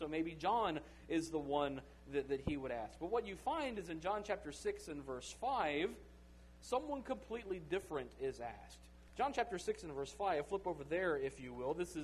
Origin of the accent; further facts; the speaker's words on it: Gainesville, United States; moved away; I'm from the Gainesville area. It's been a while since I lived there.